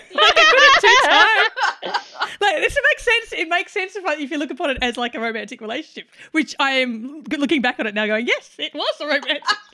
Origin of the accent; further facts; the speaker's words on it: Sydney, New South Wales, Australia; I grew up in Sydney.